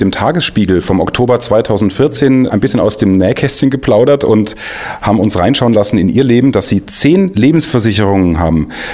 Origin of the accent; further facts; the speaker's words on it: Bavaria, Germany; Jetzt bin ich Franke.